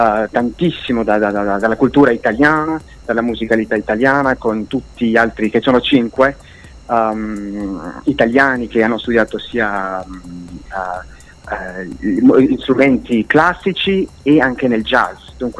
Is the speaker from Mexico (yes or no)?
yes; Mexico; Perché io vengo dal Messico, io sono messicano